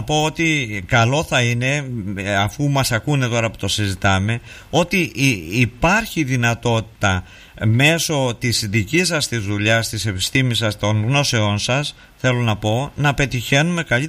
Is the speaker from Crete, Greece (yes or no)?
yes; Crete, Greece; γιατί καταγόμαστε όλοι από την Κρήτη, όλο και βγάζουμε το λαδάκι μας να το τρώμε.